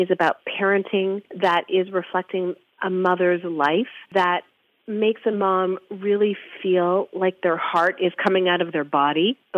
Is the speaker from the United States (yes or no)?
no; Canada; Why Canadian? Because we are Canadian. We're not American.